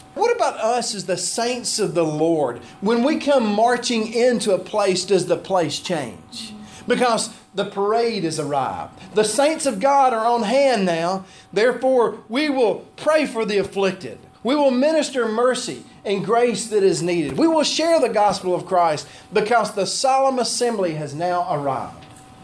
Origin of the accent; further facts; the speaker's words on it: Alabama, United States; I am an American, but I am a temporary American. I'm an Alabamian, but I'm a temporary Alabamian.